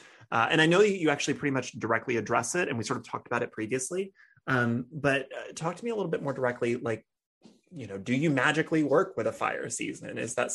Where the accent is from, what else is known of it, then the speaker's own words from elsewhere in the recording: Texas, United States; now in Chicago, United States; you know, I'm from Texas originally, and one of the things that I that sort of blew my mind when I moved where I live now here in Chicago is that we have four seasons